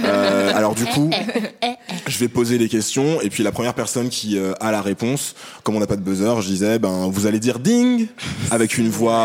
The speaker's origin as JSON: {"language": "French", "region": "Martinique", "country": "France", "also_born_or_lived": "Guadeloupe", "said": "je suis martiniquais, guadeloupéen, et je me définis également comme noir."}